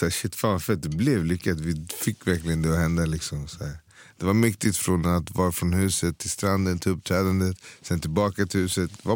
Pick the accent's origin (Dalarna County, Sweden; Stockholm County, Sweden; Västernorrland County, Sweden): Stockholm County, Sweden; Hässelby; Född och uppvuxen i Hässelby. Började därifrån.